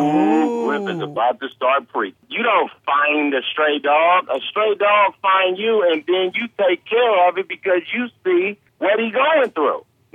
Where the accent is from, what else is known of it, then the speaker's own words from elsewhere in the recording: California, United States; I started in Washington, D.C., even though I'm from Cali, and I started with Coco Brown and Queen Aisha.